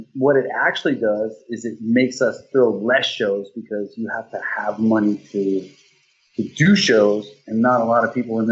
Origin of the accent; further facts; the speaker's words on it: Hawaii, United States; And I remember I grew up in Hawaii, so on my TV they had, like, Thai stations.